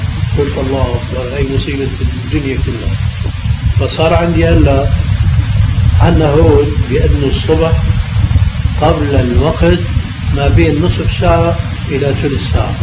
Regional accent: Meknes, Fès-Meknès, Morocco; في بلدي مكناس مغرب

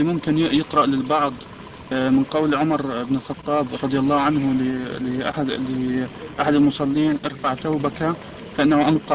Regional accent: Egypt; عندنا في مصر أثناء القيام بزفاف أي أخ

